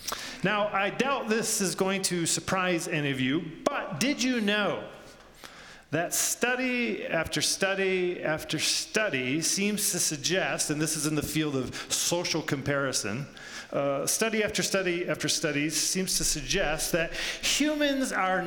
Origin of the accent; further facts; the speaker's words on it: United States; But I'm an American, so I can say things like that, right?